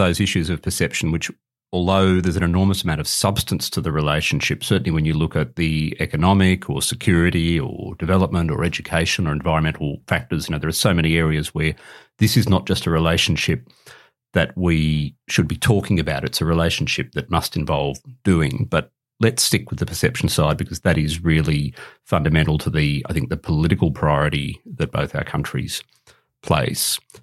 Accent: Goroka, Eastern Highlands, Papua New Guinea; born there; I was born in Goroka, of all places. But my parents were school teachers there back in the day.

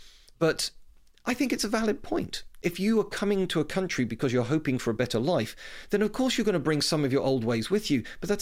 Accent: United Kingdom; accent: British; And you can tell from my accent, I'm clearly British.

